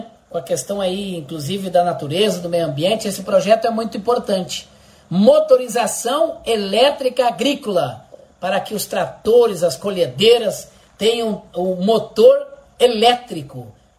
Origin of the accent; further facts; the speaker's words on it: Santiago, Rio Grande do Sul, Brazil; Quem é de Santiago, no Rio Grande do Sul, no interior gaúcho, né? Eu sou de Santiago, natural de Santiago.